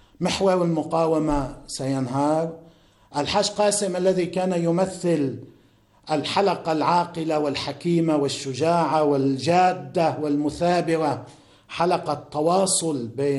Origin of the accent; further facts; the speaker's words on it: Lebanon; لأنه بعض الناس عندنا في لبنان وفي غير لبنان يفكرون بطريقة خاطئة